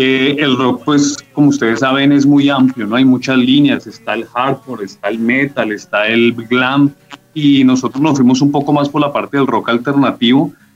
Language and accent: Spanish; Bogotá, Colombia; now in Girardot, Colombia; Yo soy bogotano, pero pues ya llevo 7 años viviendo acá